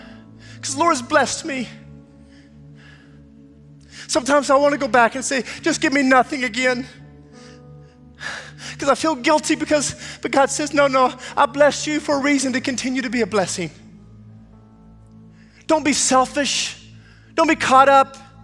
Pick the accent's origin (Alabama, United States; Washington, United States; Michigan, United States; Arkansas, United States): Alabama, United States; I was baptized as a kid growing up in Alabama and probably didn't fully understand everything.